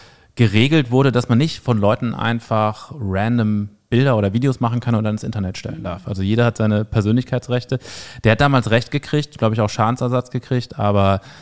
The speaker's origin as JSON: {"language": "German", "town": "Pulheim", "region": "North Rhine-Westphalia", "country": "Germany", "said": "Ich komme übrigens auch aus dem Rheinland."}